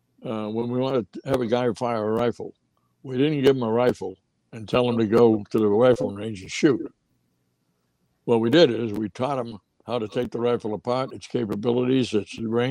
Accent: Vermont, United States; And I'm from Vermont. I was teaching in a high school in Vermont.

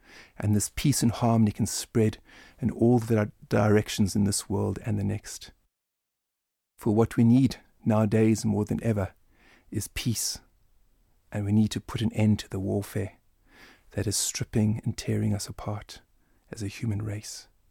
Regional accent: South Africa; I come from the nation of Nelson Mandela. I come from the Xhosa people.

